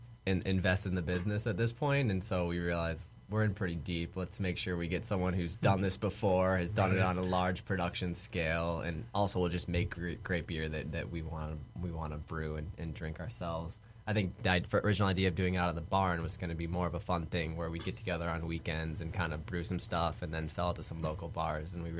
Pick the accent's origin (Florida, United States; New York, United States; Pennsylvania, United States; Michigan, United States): Michigan, United States; Ann Arbor; but I grew up in Ann Arbor and grew up on some property